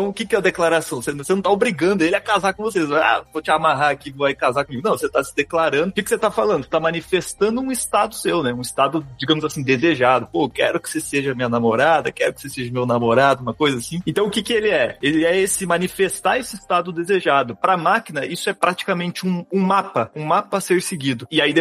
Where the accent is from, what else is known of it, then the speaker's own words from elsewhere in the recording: Curitiba, Paraná, Brazil; Você sabe que eu sou de Curitiba e aqui, de vez em quando vem uns carioca pra cá